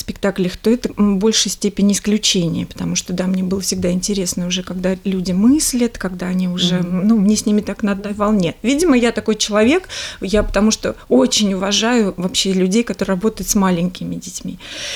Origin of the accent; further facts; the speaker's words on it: Volgograd Oblast, Russia; now in Polyany, Russia; Я из Волгоградской области.